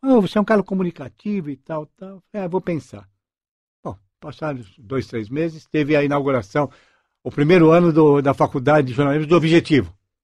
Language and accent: Portuguese; São Paulo, Brazil; born there; Nasci em São Paulo, no bairro de Santa Cecília, na rua Buquerque Lins, no dia 10 de 10 de 1950.